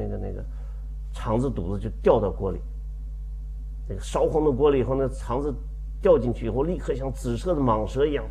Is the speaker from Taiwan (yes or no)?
no; China; 而我们中国人坦率地讲，实际上比所受的苦难比前苏联的人民还要深重。